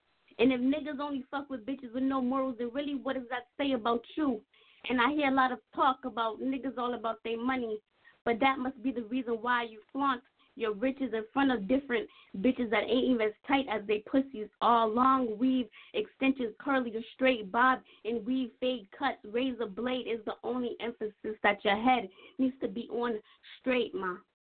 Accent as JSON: {"language": "English", "town": "Hartford", "region": "Connecticut", "country": "United States", "said": "I'm originated from Hartford, Connecticut. I'm 20 years old right now."}